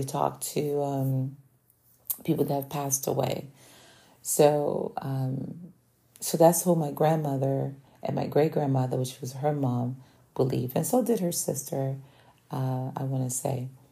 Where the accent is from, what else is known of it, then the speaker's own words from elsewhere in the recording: Rio de Janeiro, Brazil; So I grew up in Brazil in the slums of Rio